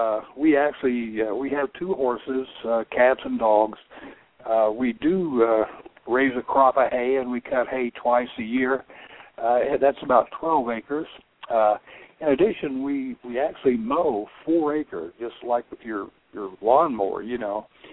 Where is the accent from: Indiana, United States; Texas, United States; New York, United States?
Indiana, United States; Well, okay. I grew up in Indiana. I went to Indiana University, and I got a BA in history.